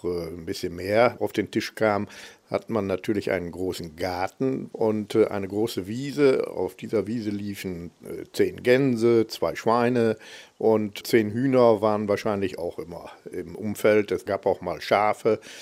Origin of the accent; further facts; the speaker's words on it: Billerbeck, North Rhine-Westphalia, Germany; born there; Ja, ich bin 44 geboren in Billerbeck, Bombeck. Das ist eine Ortschaft in der Nähe von Billerbeck und direkt oben auf den Baumbergen gelegen.